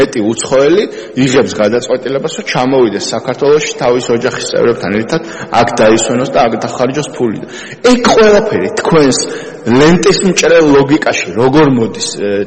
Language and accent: Georgian; Ozurgeti, Guria, Georgia; ჩემი ქალაქის, ჩემი მშობლიური ქალაქის მაგალითზე ვიტყვი, ოზურგეთის.